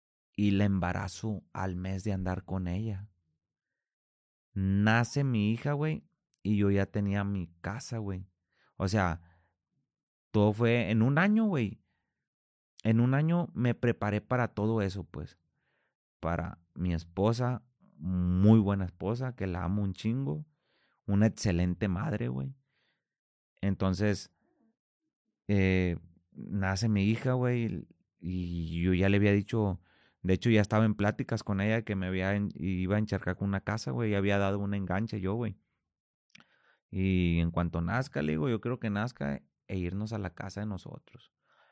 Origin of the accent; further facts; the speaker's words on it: Culiacán, Sinaloa, Mexico; moved away; Como aquí yo y mi familia, la neta, nosotros nos salimos de Culiacán, güey, con un compromiso familiar primero.